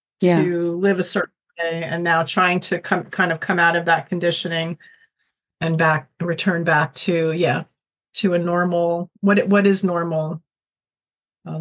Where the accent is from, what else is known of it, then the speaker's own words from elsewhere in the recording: New Jersey, United States; I grew up on the Jersey Shore.